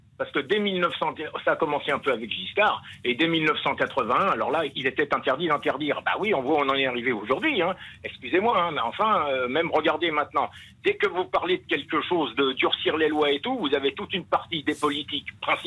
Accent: Bondy, Île-de-France, France; Je connais bien le 9-3, je suis d'origine du 9-3, moi. Je suis de Bondy, d'origine. Je connais très bien cette ville.

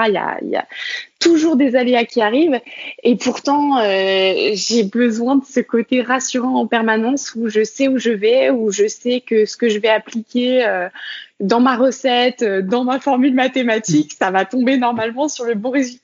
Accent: Brittany, France; moved away as an adult; Alors, je suis née dans les Côtes d'Armor et donc j'ai grandi en Bretagne jusqu'à mon bac où après, du coup, je suis partie pour mes études supérieures. Mais donc oui, j'ai grandi vraiment dans un petit village où il y a 3000 habitants. Donc c'est très rural

